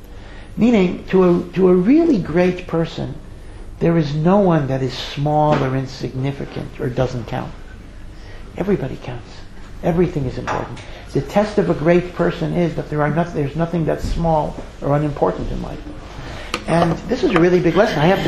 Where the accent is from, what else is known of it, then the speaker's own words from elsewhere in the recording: Hartford, Connecticut, United States; So I grew up in Hartford, Connecticut.